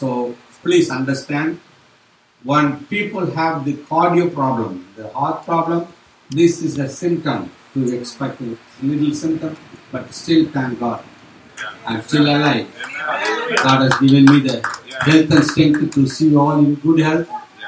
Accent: India; So, I come from India. I don't live here. I don't want you to get the notion that I live in America.

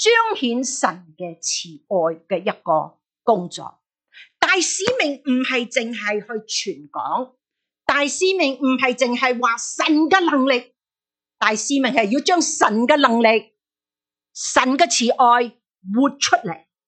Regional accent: Malaysia; 我是马来西亚的华侨。那马来西亚的华侨的好处是什么呢？我们很小时候就转左面就讲马来话，转右边就讲广东话，

